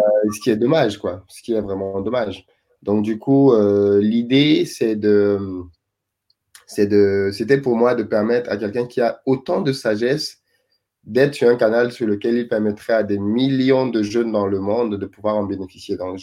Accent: Douala, Littoral, Cameroon; moved away as an adult; now in France; je suis né, j'ai grandi à Douala. J'ai fait de l'école primaire jusqu'au DUT à Douala, dans différents établissements, d'ailleurs, au gré de nos déménagements familiaux. Mais je les ai tout fait à Douala. Et après mon DUT, je suis venu en France

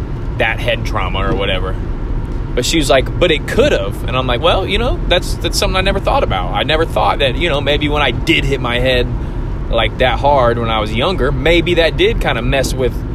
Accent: Terre Haute, Indiana, United States; I remember this one specific time that I was working at Monocle's Pizza in Terre Haute, Indiana, my hometown.

